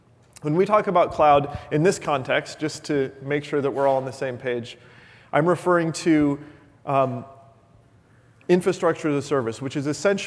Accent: Cedar Rapids, Iowa, United States; Despite the weird name, I'm actually from Iowa.

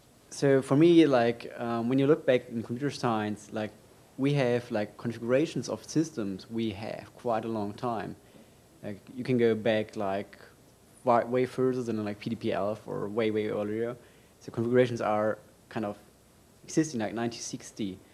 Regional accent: Germany; now in Switzerland

